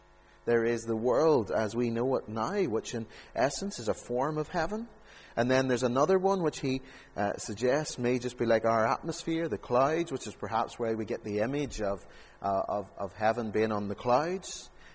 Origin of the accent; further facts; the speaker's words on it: Castledawson, Northern Ireland, United Kingdom; my childhood days growing up in Meola Avenue in Castle Dawson